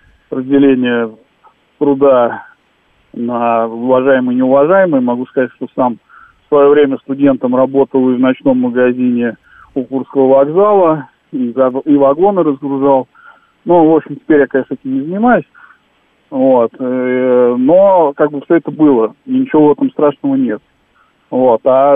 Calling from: Moscow, Russia; я, к сожалению, москвич

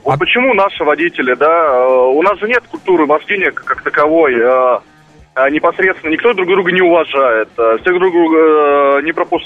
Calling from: Domodedovo, Moscow Oblast, Russia; я из Домодедово.

